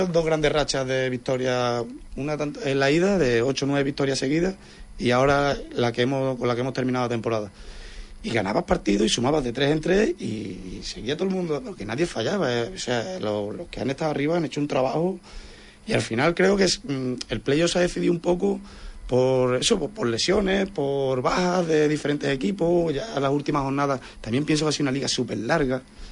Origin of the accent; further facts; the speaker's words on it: Huelva, Andalusia, Spain; now in Cartaya, Spain; Yo sí, de Huelva. Yo soy de Huelva de toda la vida